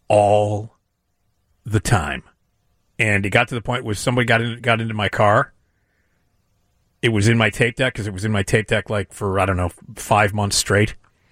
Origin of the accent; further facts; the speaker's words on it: Chicago, Illinois, United States; now in Dublin, Ireland; But I was like, I'm from Chicago. You guys don't know what's going on.